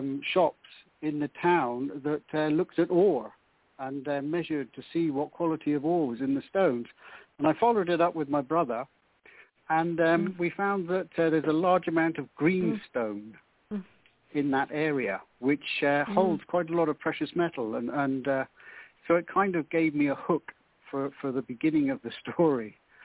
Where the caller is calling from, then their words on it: Kenya; I'm calling from Kenya in East Africa.